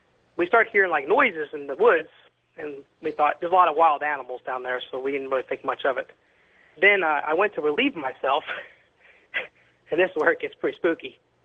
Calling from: Tulsa, Oklahoma, United States; I'm calling from Tulsa.

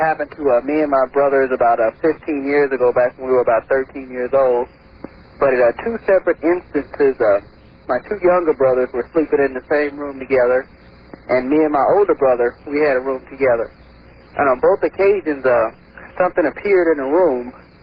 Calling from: St. Louis, Missouri, United States; I'm calling from St. Louis.

